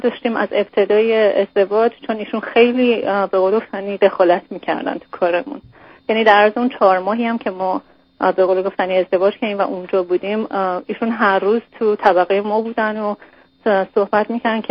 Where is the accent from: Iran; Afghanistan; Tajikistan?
Iran; moved away; ما از ایران اومدیم اینجا